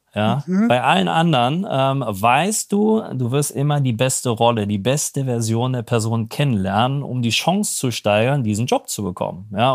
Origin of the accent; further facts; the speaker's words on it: Cologne, North Rhine-Westphalia, Germany; als Kölner